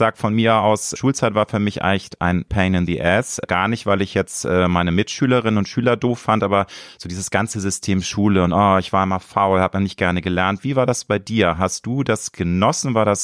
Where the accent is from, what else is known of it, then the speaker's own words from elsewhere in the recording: Hamburg, Germany; Aber es ist halt an am Rand von Hamburg gewesen und das war, fand ich so ganz angenehm, dass es ein bisschen ruhiger war.